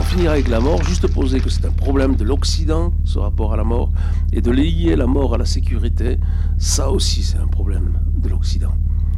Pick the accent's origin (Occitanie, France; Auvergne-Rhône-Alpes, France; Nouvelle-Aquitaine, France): Occitanie, France; Toulouse; Quand j'étais petit à Toulouse